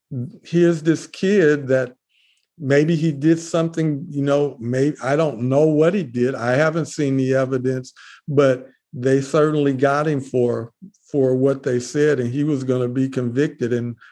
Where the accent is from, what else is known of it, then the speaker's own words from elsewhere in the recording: Detroit, Michigan, United States; I mean, I told you I grew up in Detroit, and I was walking down the street with a friend one day